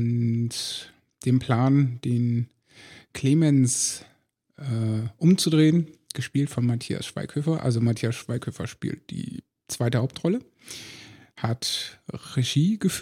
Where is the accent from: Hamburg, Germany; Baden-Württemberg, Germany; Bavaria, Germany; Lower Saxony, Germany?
Lower Saxony, Germany; Das heißt, ich bin zurück in meine alte Heimat gefahren